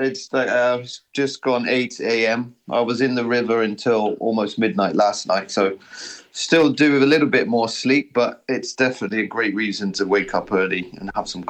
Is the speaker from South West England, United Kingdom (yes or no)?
yes; South West England, United Kingdom; I'm English, British, and I grew up in the Cotswolds, which is a really stunning part of West England. Very old school, you know, it's 600-700-year-old houses on every street.